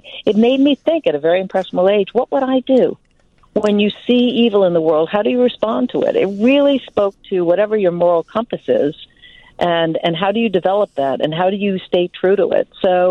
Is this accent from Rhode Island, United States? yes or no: yes; Rumford, Rhode Island, United States; I was early teens, and I grew up in Rumford, Rhode Island, and I didn't know anything about racism.